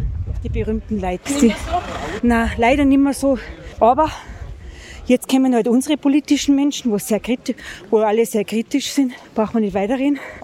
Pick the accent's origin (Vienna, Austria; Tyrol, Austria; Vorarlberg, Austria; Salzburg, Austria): Tyrol, Austria; Wildschönau; Ich bin mit 16 Jahren nach Alpbach gekommen. Ich komme ja aus der Wildschönau. Das andere Tal drüber.